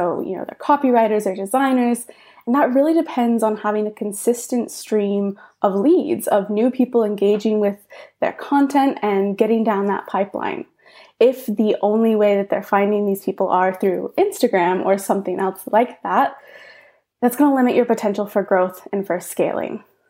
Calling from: North Carolina, United States; Yes, I'm joining you from my house in North Carolina.

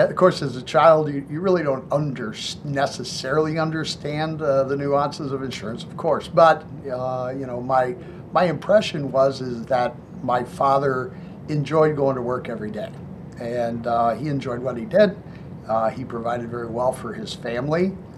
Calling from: Illinois, United States; So today I am in the suburbs of Chicago.

